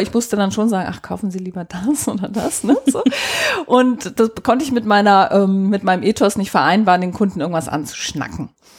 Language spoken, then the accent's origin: German; Hamburg, Germany; Also ich bin in Hamburg geboren und da auch aufgewachsen, hatte früh Berührungspunkte zum Landleben, weil wir uns, als ich 10 Jahre alt war, ein Wochenendhaus gekauft haben in der Lüneburger Heide